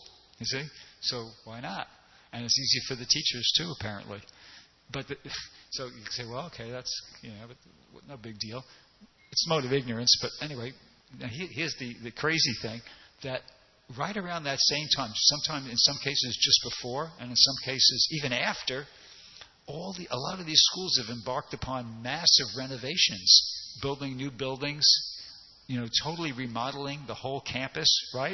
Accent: New York, United States; now in Los Angeles, United States; even here in Los Angeles, we really don't get four seasons here in California, but I'm from New York, and you get four seasons there

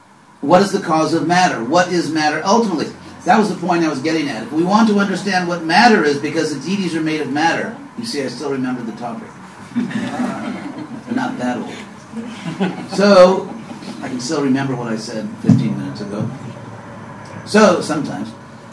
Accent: California, United States; I'm from California, so if you want to understand the history of Mexico, you cannot simply study the history of Mexico.

